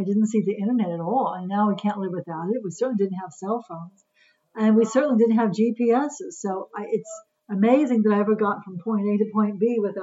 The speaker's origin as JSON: {"language": "English", "town": "Houston", "region": "Texas", "country": "United States", "tie": "born or raised there", "said": "I grew up in Houston, Texas."}